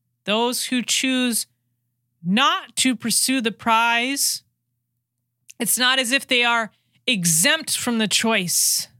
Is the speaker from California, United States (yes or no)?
yes; California, United States; So I live in Iowa. I'm originally from California, so I don't have any family out here in the Midwest.